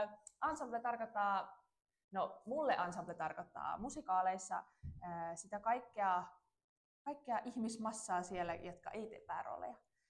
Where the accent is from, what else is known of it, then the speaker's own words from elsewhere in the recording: Seinäjoki, South Ostrobothnia, Finland; now in Tampere, Finland; 24V. Tällä hetkellä asun Tampereella. Oon alun perin kotoisin Seinäjoelta, missä oon asunut suurimman osan elämästäni.